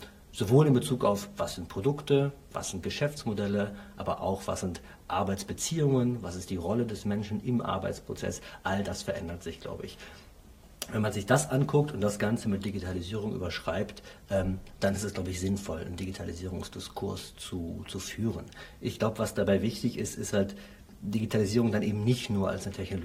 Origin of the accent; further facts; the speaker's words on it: Essen, North Rhine-Westphalia, Germany; ich komme aus dem Ruhrgebiet, aus Essen.